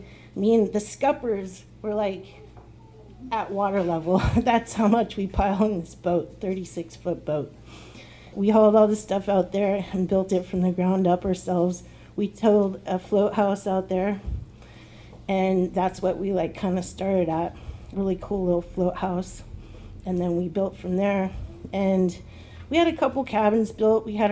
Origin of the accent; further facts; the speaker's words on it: Cordova, Alaska, United States; I grew up in Cordova, tons of snow to shovel, so that gave me plenty of work.